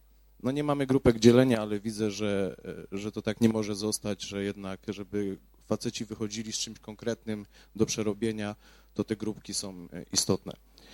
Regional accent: Nysa, Opole Voivodeship, Poland; pochodzę z Nysy.

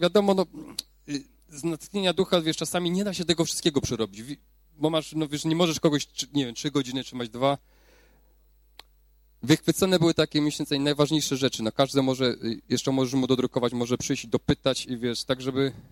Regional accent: Tychy, Silesian Voivodeship, Poland; no ja z Tychów

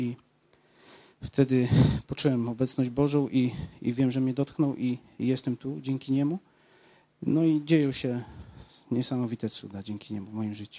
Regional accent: Rzeszów, Subcarpathian Voivodeship, Poland; jestem z Rzeszowa, przyjechałem z braćmi

